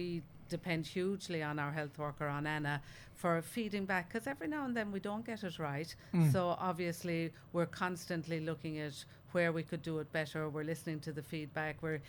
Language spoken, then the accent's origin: English; Ireland; now in Australia; And I did say, "I'm from Ireland." And they went, "Oh, long way away, miss."